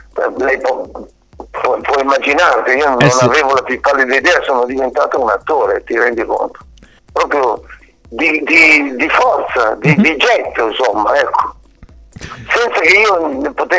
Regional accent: Lombardy, Italy; sono di Milano, di un paesino vicino a Milano

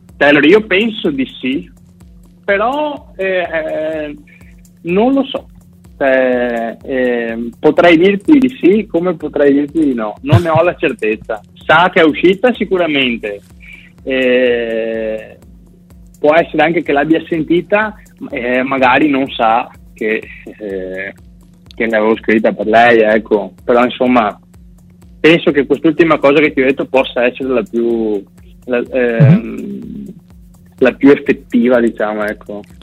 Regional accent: Santa Maria di Sala, Veneto, Italy; Ho fatto la prima serata un mesetto e mezzo fa nel mio paese, sono di Santa Maria di Sala, provincia di Venezia

